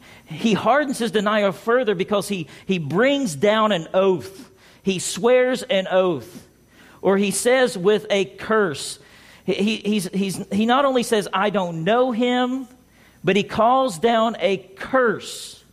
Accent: the South, United States; It's like if I went to New York with my accent, it would be obvious to everyone there that I wasn't from there, but I was from the South, right?

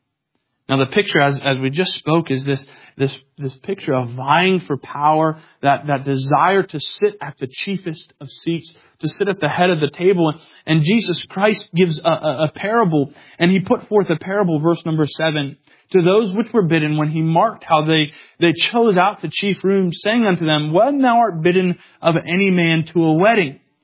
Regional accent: United States; Now, I'm an American, so don't throw stones at me.

